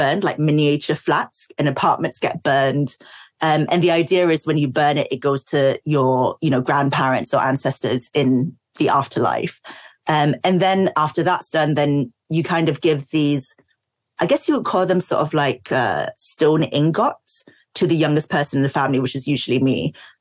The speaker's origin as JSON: {"language": "English", "country": "Singapore", "tie": "born or raised there", "said": "when I was growing up in Singapore"}